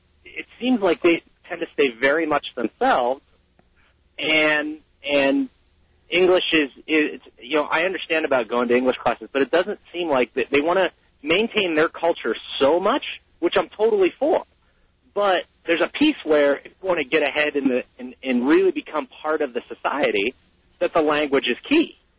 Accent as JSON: {"language": "English", "town": "Pittsburgh", "region": "Pennsylvania", "country": "United States", "tie": "born or raised there", "said": "I mean, I grew up in Pittsburgh, and, you know, the Eastern European community is huge in Pittsburgh."}